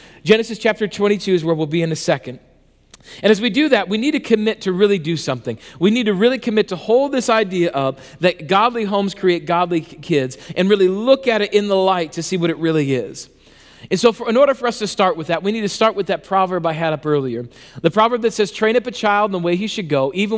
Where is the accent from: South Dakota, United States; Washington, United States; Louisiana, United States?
South Dakota, United States; When I grew up in South Dakota, we went to a small church there.